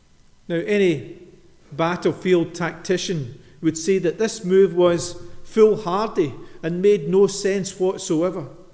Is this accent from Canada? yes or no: no; Scotland, United Kingdom; We're Scottish. We like to think that we're in control of our lives and that we call all the shots.